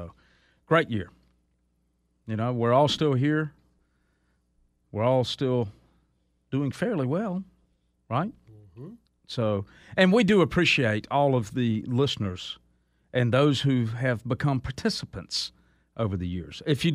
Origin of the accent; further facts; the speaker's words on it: South Carolina, United States; Yeah, it's a neat old town. My hometown.